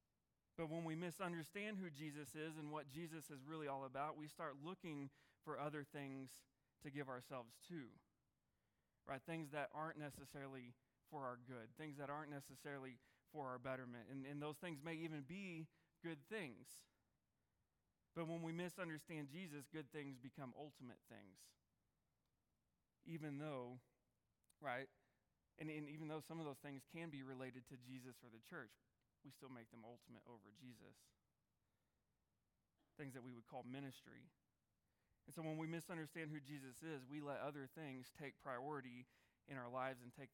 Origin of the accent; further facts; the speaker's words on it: Happy, Texas, United States; It's like Happy Texas, right? No one talks about Happy Texas, except for me, because I'm from Happy.